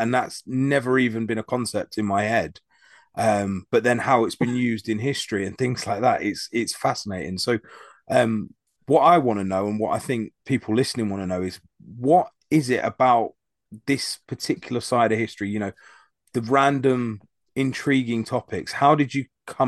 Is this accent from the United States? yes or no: no; United Kingdom; obviously being a British person, we don't know a huge amount about American and history.